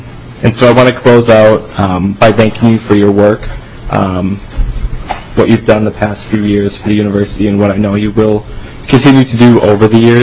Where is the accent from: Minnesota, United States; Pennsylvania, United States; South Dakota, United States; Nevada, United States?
Minnesota, United States; Annandale; I'm from Annandale, Minnesota.